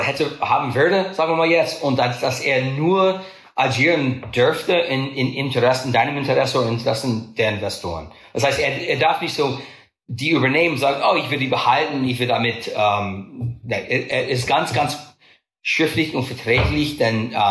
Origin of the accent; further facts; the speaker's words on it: United States; German is a second language; Wie man hört, bin ich Amerikaner, der mir lange Jahre Mühe gegeben hat, Deutsch zu lernen.